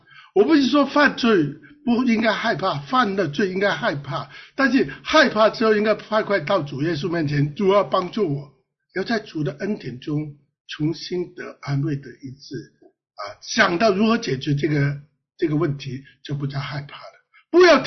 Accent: Chaozhou, Guangdong, China; 我潮州人叫阿爸啊

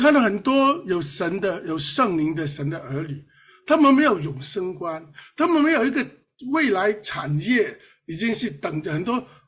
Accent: Chaozhou, Guangdong, China; 我潮州人叫阿爸啊

